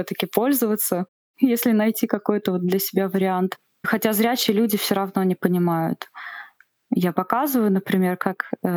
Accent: Tomsk, Tomsk Oblast, Russia; Вот все-таки домой хотелось, в родные края. И мы вернулись в Томск.

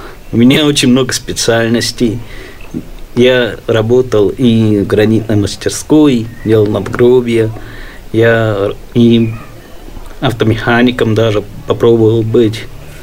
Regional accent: Moscow, Russia; Ну, в общем, я сам москвич. Родился в Москве. В семье глухих родителей. Учился в специальной коррекционной школе номер 30

